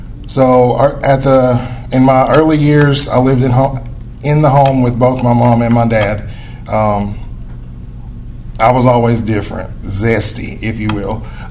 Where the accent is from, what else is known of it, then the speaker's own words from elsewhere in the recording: Tennessee, United States; So I'm from East Tennessee.